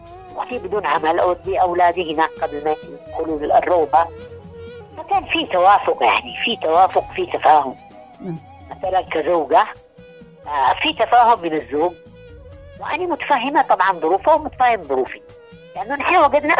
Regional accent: Aden, Yemen; وأنا في من عدن

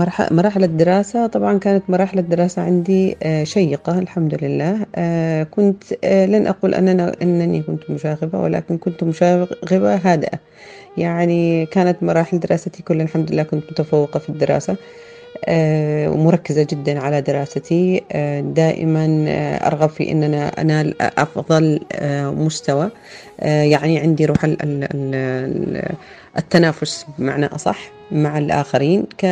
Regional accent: Yemen; عندنا في اليمن

